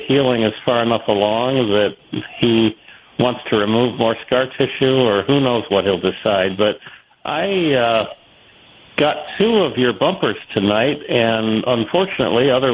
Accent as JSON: {"language": "English", "town": "Buffalo", "region": "New York", "country": "United States", "tie": "born or raised there", "said": "I'm proud that I grew up in the Buffalo area, and one of them is WKBW."}